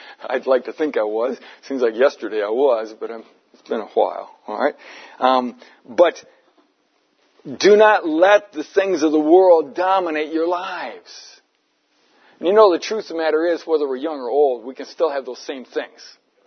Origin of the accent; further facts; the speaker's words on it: United States; now in Australia; I don't know whether they did it here in Australia or not, but in my home country of America